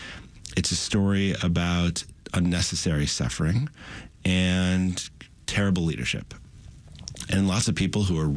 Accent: Chicago, Illinois, United States; now in New York City, United States; Now, I'm from New York City now, native Chicagoan, but I live in New York

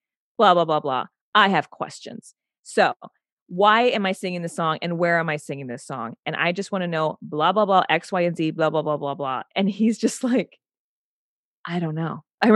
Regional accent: New York, United States; I love that part about being a New Yorker where you're just like, "You're so busy."

